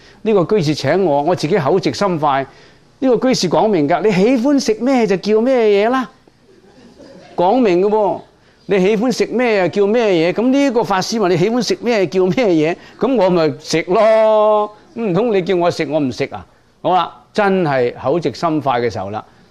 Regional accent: Guangdong, China; 广东我哋广东人讲咧，有一类人系咁嘅

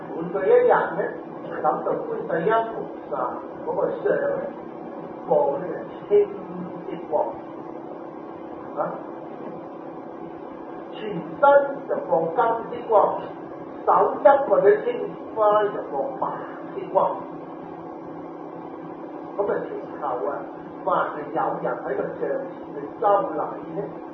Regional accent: Guangdong, China; 我哋廣東人嘅呢度有個名山叫做係景山啦

